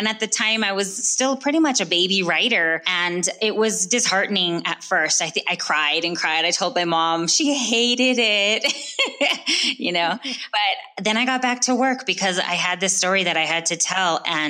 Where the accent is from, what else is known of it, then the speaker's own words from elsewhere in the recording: California, United States; And where I grew up in the Imperial Valley, there were no writing workshops, no poetry classes or poetry slams or coffee shops or anything like that.